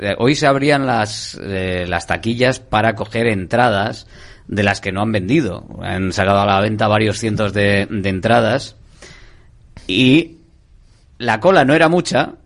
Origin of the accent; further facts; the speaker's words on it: Bilbao, Basque Country, Spain; ¿Somos de Bilbao o no somos de Bilbao?